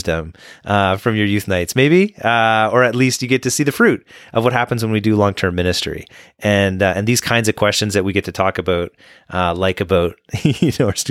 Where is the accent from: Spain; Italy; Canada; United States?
Canada; Saskatoon, Saskatchewan; So Tyler's a youth worker friend of mine. I'm from Saskatoon.